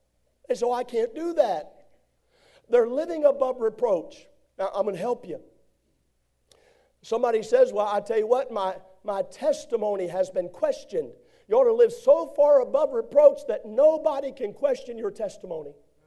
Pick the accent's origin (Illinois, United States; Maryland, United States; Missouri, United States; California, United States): Maryland, United States; Oh, I grew up in Maryland, and we used to go over to Manchester, and that's the church I attended.